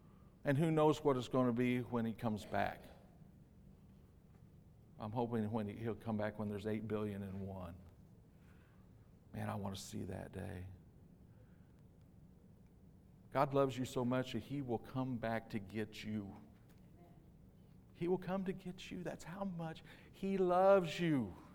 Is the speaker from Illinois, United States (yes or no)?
yes; Illinois, United States; I'm from Illinois and we talk however we want.